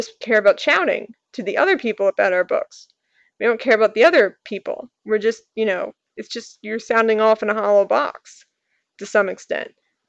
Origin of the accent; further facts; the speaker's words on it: New York, United States; this is the way that I express things, partially because I'm a New Yorker.